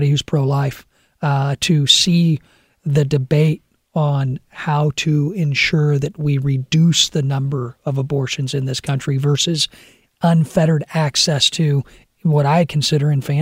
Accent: Illinois, United States; Illinois is a great state, great communities. I love the district I serve and my hometown.

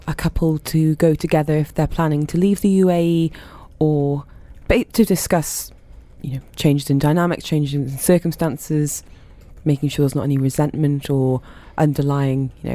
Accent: United Kingdom; I'm speaking as a British person who has a very British husband

